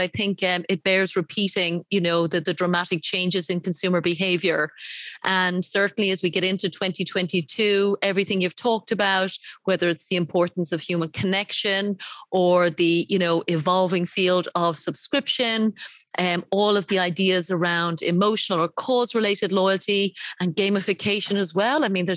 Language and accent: English; Ireland; a name that's very popular in my home country of Ireland.